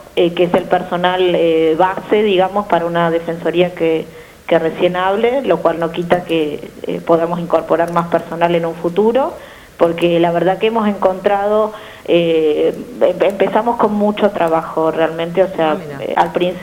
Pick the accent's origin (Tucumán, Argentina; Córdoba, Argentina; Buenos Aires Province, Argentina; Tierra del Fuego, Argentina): Buenos Aires Province, Argentina; Tandil; había una necesidad acá en Tandil, yo soy de Tandil, y así que bueno, también en lo personal muy contenta de haber vuelto a la ciudad.